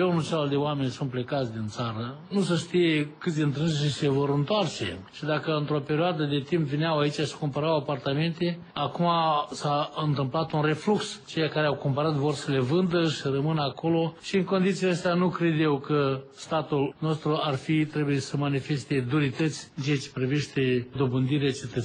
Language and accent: Romanian; Odesa Oblast, Ukraine; now in Romania; Eu sunt venit din Basarabia de Sud.